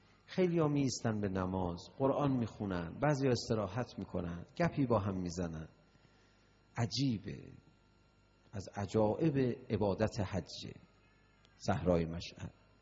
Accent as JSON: {"language": "Persian", "country": "Iran", "said": "بعد اون میدونست ما ایرانی هستیم"}